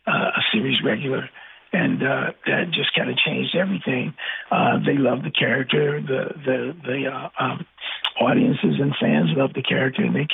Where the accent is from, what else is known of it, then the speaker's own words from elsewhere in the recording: St. Louis, Missouri, United States; I grew up in the Ville area, and I went to Colt Brilliant. And then I transferred to Scullin School, which was in the Primrose area.